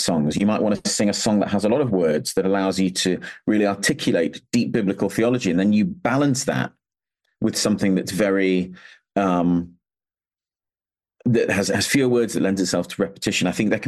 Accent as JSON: {"language": "English", "country": "United Kingdom", "said": "my primary identity isn't that I'm British, it's that I'm with my brothers and sisters in Christ."}